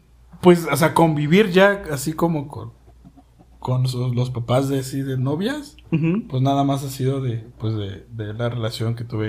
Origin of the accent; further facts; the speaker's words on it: Oaxaca, Mexico; No, soy de Oaxaca.